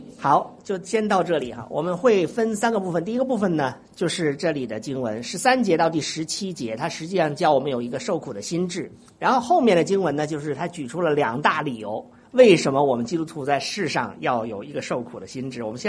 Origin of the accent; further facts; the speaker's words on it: China; 而我们中国人理解文化里面的理解的福气呢